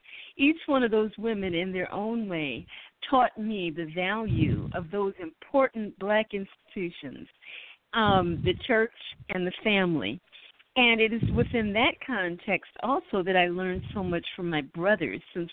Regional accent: Detroit, Michigan, United States; Well, I am a Detroit woman. I grew up there in Detroit, around 6 Mile. Detroit shaped and formed me.

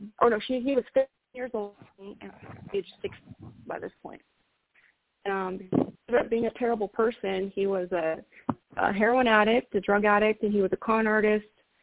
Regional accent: Anchorage, Alaska, United States; I was born and raised in Anchorage. And I moved around a lot, Kenai, Soldotna. I moved all over Alaska.

